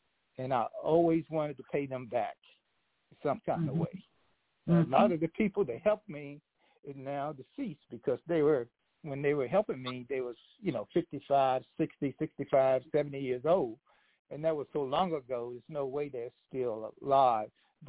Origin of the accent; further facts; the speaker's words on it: Virginia, United States; also born or lived in Manhattan / Brooklyn; Well, you know, most people know that I was born in Manhattan and taken to Virginia and lived on a farm when I was very young.